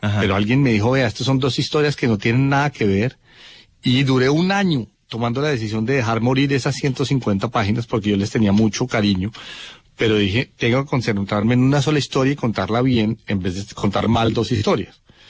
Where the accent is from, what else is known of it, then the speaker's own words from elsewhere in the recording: Llanos, Colombia; also born or lived in Bogotá; Yo no soy llanero, pero soy llanero. Me crié en el llano, aunque nací en Bogotá.